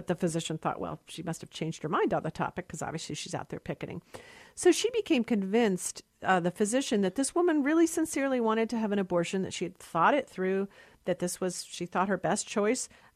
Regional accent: United States; incomprehensible to me as a woman, as a lawyer, as an American.

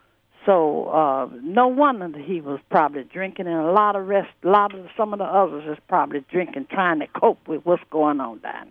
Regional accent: Mississippi, United States; moved away as an adult; I'm from Mississippi. My ancestors, I know a lot of things that went on down south and things. That's why my husband and I got out of there

